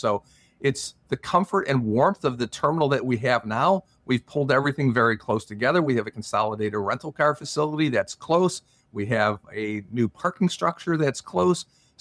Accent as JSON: {"language": "English", "town": "Detroit", "region": "Michigan", "country": "United States", "said": "As you know, Maureen, I'm from Detroit, and we have something called grit up there."}